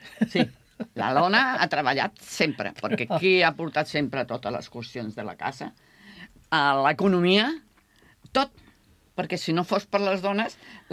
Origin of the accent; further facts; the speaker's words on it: Seville, Andalusia, Spain; Sóc de Sevilla.